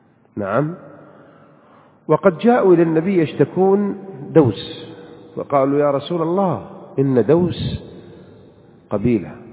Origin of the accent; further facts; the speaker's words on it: Saudi Arabia; عندنا بالسعودية هنا